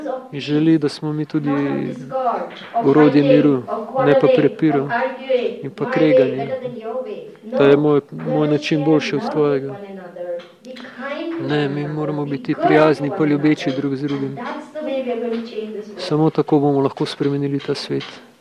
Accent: India; Jaz sem iz Indije

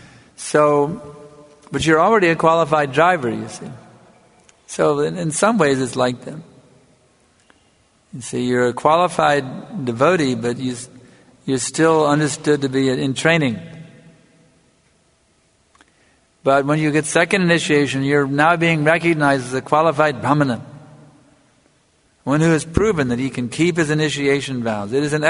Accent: United States; now in Fiji; I know when I grew up in America, they had a, for getting a driver's license, there is a preliminary license

